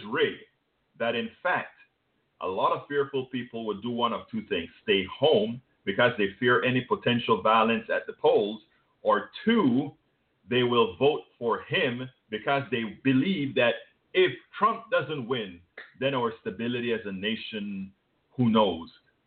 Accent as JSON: {"language": "English", "country": "Panama", "said": "I'm from Central America, Panama."}